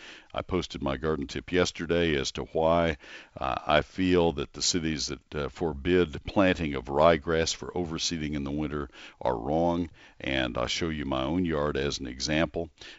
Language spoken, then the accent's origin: English; McKinney, Texas, United States; you'll see a photo that I took in my hometown of McKinney.